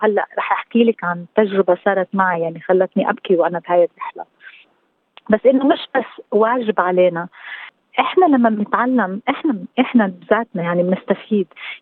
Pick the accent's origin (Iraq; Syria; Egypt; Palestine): Palestine; now in Australia; لأني حسيت حالي كفلسطينية فقدت أرضي وفقدت يعني تحت احتلال